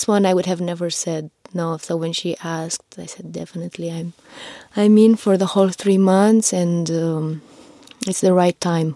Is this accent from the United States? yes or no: no; Romania; I don't feel at all anymore like, oh, there's some problem, I'm from Romania